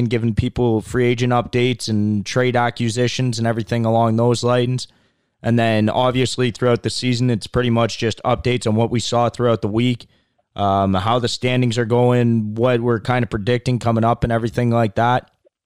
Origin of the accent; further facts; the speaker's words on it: Toronto, Ontario, Canada; We're Canadians, funny enough, but I mean, we still love baseball up here. Obviously we're right from the Toronto area